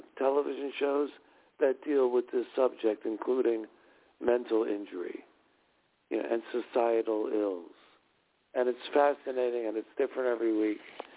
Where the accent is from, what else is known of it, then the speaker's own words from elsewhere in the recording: Philadelphia, Pennsylvania, United States; growing up in Philadelphia, my mother had delivered every morning the Philadelphia Inquirer.